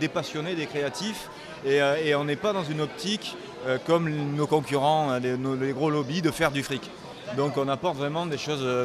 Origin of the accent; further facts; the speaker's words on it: Toulouse, Occitanie, France; Toulouse. Toulouse.